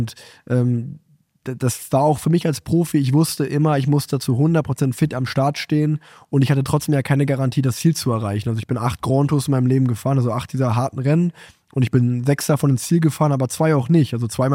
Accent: Unna, North Rhine-Westphalia, Germany; ich bin in Unna groß geworden, das ist direkt bei Dortmund, deswegen bin ich großer Borussia Dortmund-Fan

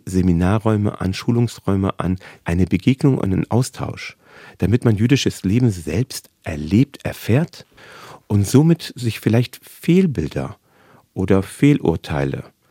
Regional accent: Hamburg, Germany; das sage ich nicht nur als Jude, ich glaube, das sage ich als Hamburger und als Deutscher

